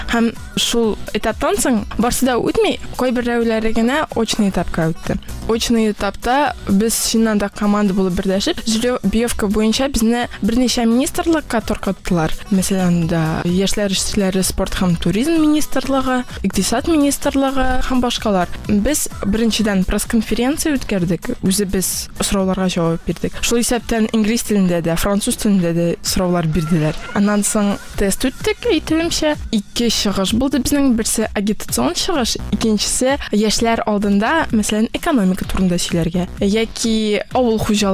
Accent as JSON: {"language": "Tatar", "town": "Almetyevsk", "region": "Tatarstan", "country": "Russia", "said": "Мин үзем Әлмәттән, КДУ-ның журфагында укыйм."}